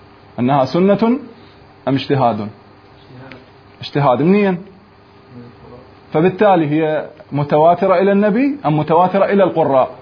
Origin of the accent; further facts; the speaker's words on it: Iraq; هسه احنا عندنا بالعراق، خلي الوطن العربي، بالعراق لغة عربية مو